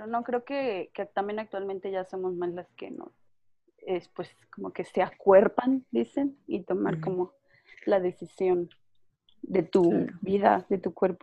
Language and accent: Spanish; San Luis Potosí, Mexico; now in Mexico City, Mexico; soy de San Luis Potosí, pero también ya tengo 2 años y medio viviendo en la CDMX. Y no sé, creo que esa soy yo, una mamá fotógrafa provinciana foránea.